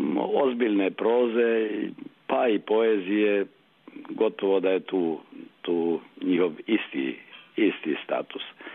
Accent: Republika Srpska, Bosnia & Herzegovina; ANUS tamo kod nas u Republici Srpskoj

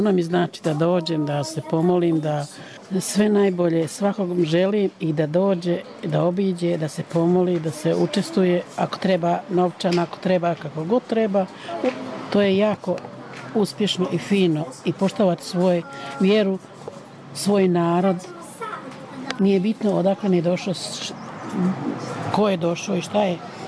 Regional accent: Srbac, Republika Srpska, Bosnia & Herzegovina; Ja sam gore iz Srbačke župe.

